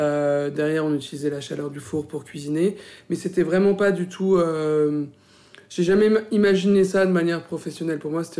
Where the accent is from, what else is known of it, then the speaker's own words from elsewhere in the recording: Paris, Île-de-France, France; je suis une vraie Parisienne, une vraie de vraie, comme il y en a, ça existe. Je trouve ça chouette aussi d'être une citadine